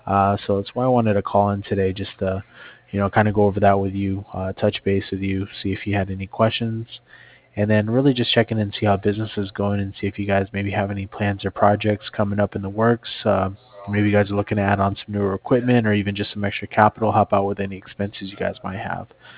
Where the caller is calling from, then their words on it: Cardiff, Wales, United Kingdom; I'm calling over from Cardiff.